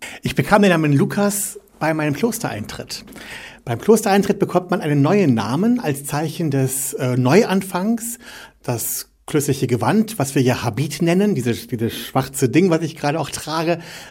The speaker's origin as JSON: {"language": "German", "region": "Rhineland", "country": "Germany", "tie": "born or raised there", "said": "Ich bin katholisch aufgewachsen im Rheinland. Da komme ich her. Da ist man katholisch"}